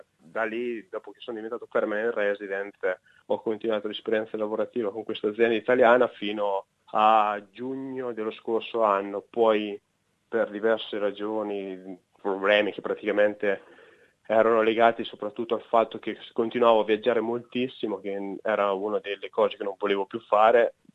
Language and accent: Italian; Senigallia, Marche, Italy; now in Australia; Ho 37 anni, sono originario di Senigallia, nelle Marche, e sono un perito elettrotecnico.